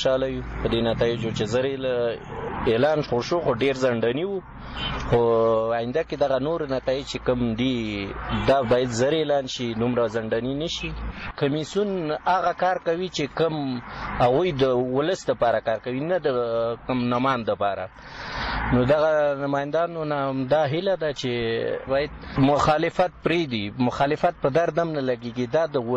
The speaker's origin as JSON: {"language": "Pashto", "region": "Kabul", "country": "Afghanistan", "said": "د کابل څخه یم."}